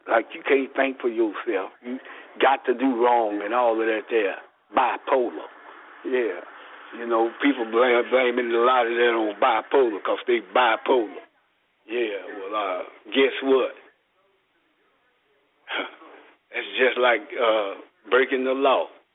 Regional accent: Bonton, Texas, United States; I'm from Bonton, Texas. Yeah, the true home of Bonton.

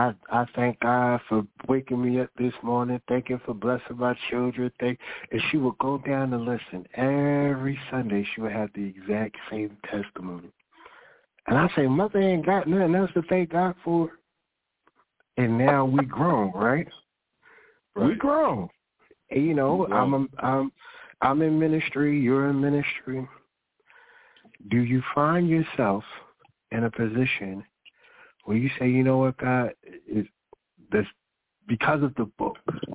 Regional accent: Sylvania, Georgia, United States; All right, now my family, I'm from Sylvania, Georgia, not Savannah, Sylvania, Georgia.

